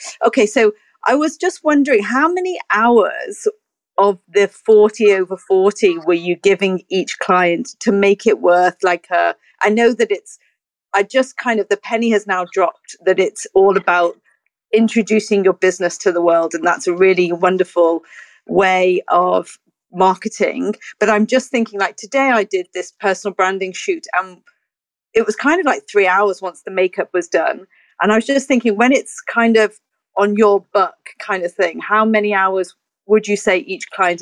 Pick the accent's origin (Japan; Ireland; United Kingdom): United Kingdom; I'm from the United Kingdom.